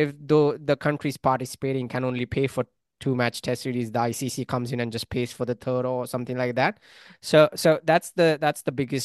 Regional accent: India; I could very well sit here as an Indian fan, say, you know, India hasn't taken the torch for world cricket. Like, why should we care about world cricket? We are good in India and we make money

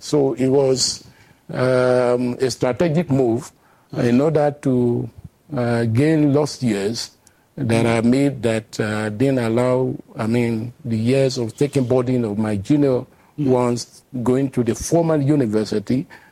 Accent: Nigeria; I felt deeply as a Nigerian that I needed

